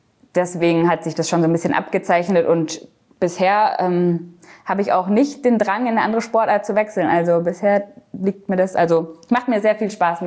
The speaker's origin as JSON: {"language": "German", "region": "Baden-Württemberg", "country": "Germany", "tie": "born or raised there", "also_born_or_lived": "Münster", "said": "Aber aufgewachsen bin ich am Bodensee. Also ich habe 20 Jahre lang am Bodensee direkt an der Schweizer Grenze gelebt."}